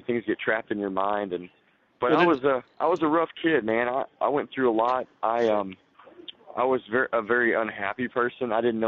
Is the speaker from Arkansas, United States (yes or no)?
yes; Little Rock, Arkansas, United States; I grew up in Little Rock, Arkansas, and man, I started doing drugs when I was a young kid.